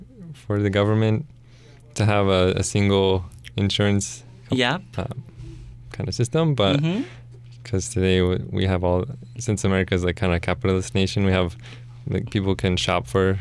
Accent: Idaho, United States; I mean, growing up in Idaho, I'm sorry.

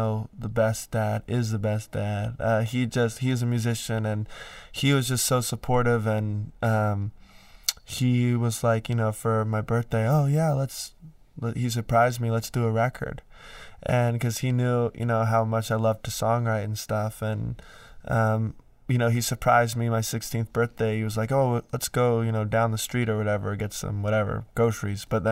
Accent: Hilton Head Island, South Carolina, United States; where I grew up in South Carolina is called Hilton Head Island. So I grew up on an island

